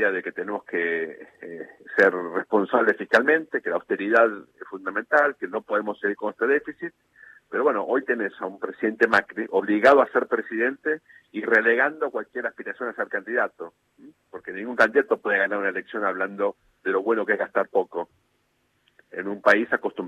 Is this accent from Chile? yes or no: no; Argentina; los que no confiamos en Argentina somos los argentinos, primero.